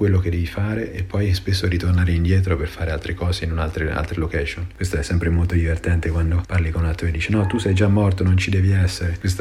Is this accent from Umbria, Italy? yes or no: yes; Perugia, Umbria, Italy; E cosa ancora più importante, vengo da Perugia.